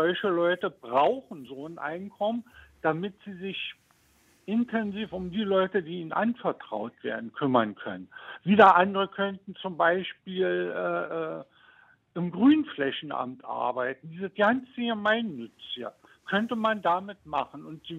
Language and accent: German; Berlin, Germany; now in Wrist, Germany; Ich war ursprünglich aus Berlin, ja.